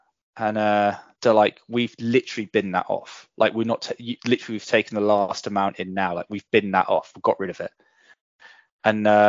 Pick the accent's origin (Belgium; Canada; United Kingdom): United Kingdom; Looe, South West England; Well, I grew up in Cornwall. So I grew up in Cornwall on the sea, in a town called Loo.